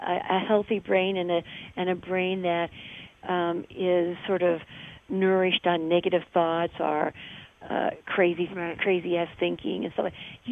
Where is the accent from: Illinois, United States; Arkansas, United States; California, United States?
Illinois, United States; Because we're from Illinois.